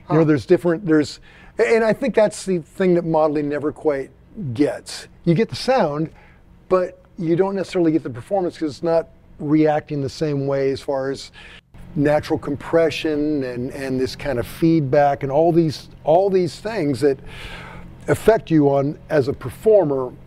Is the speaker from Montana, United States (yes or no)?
yes; Montana, United States; In my hometown, your band went to the local music store, like Music Villa in Bozeman or Hanson's in Billings